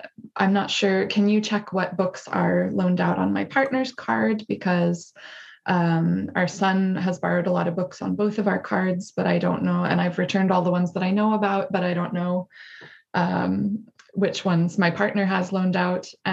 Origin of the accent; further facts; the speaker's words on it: United States; now in Norway; I'm American, as you can hear. I've been in Norway for 6.5 years now.